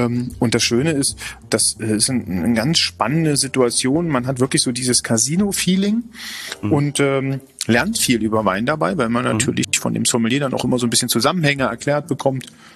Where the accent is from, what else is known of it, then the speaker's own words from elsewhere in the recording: Germany; dann höre ich oft die Meinung, dass wir Deutschen doch recht weit hinten sind.